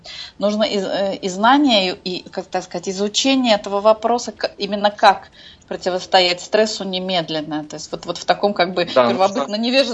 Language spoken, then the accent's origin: Russian; Moscow Oblast, Russia; я из Подмосковья.